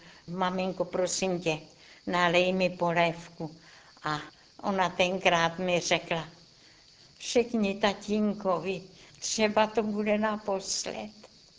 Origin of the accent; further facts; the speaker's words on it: Třebsko, Central Bohemian Region, Czechia; Z dětství si pamatuju ve Třebsku, okres Příbram.